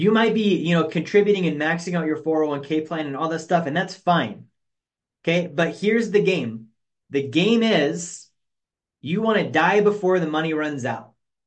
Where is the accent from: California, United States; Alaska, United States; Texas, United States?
Alaska, United States; I grew up in Alaska. Like, I wasn't this, college graduate with parents who had money and influence and all these things.